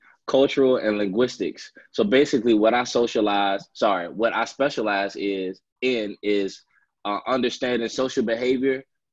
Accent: Chicago, Illinois, United States; I am from the west side of Chicago, born and raised in the Austin community. I grew up in church.

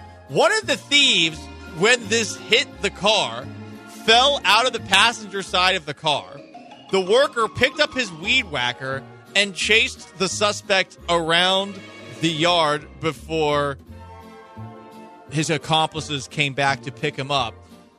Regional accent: Florida, United States; So the weed whacker that I had when I was growing up in Florida, and the grass in Florida is like just super thick, that St. Augustine stuff.

